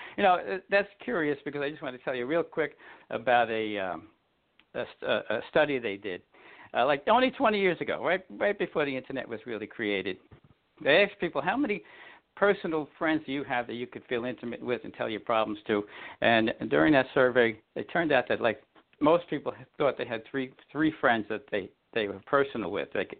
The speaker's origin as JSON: {"language": "English", "town": "Brooklyn", "region": "New York", "country": "United States", "tie": "born or raised there", "said": "I mean, real quick, I was born in Brooklyn back in the day. I went to a parochial school."}